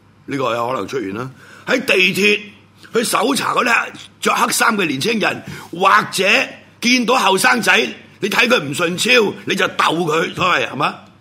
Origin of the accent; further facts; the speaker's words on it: Hong Kong; 你會增加我哋香港人對嗰個特區警察嘅仇恨